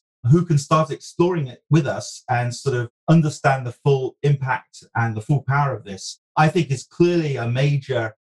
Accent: United Kingdom; I'm British.

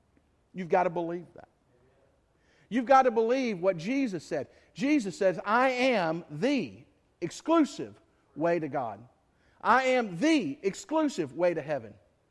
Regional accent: Greenville, United States; and I certainly can't bat 1,000 with my hometown Greenville

